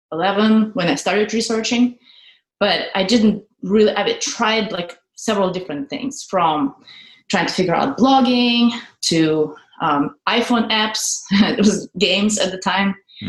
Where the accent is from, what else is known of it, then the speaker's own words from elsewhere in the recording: Russia; English is a second language; moved away as an adult; now in United States; And then I'm from Russia. And once I finished my degree, I moved to the United States.